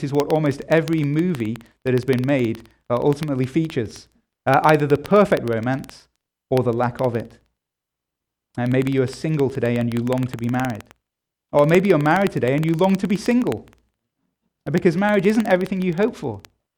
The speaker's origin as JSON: {"language": "English", "region": "England", "country": "United Kingdom", "said": "We're Presbyterian, I'm an Englishman"}